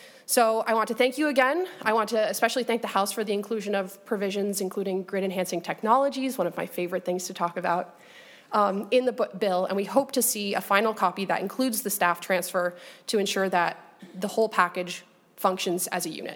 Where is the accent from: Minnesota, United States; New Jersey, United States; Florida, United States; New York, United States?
Minnesota, United States; I am a Minnesotan.